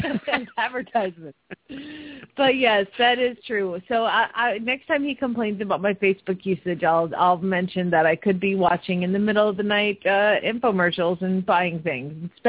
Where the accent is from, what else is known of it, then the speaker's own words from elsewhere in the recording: Phoenix, Arizona, United States; from Phoenix, Arizona.